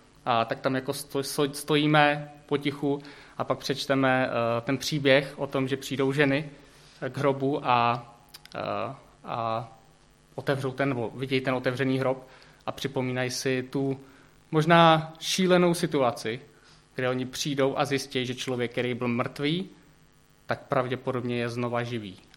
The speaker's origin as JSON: {"language": "Czech", "town": "Chotěboř", "region": "Vysočina Region", "country": "Czechia", "said": "a jsem z Chotěboře"}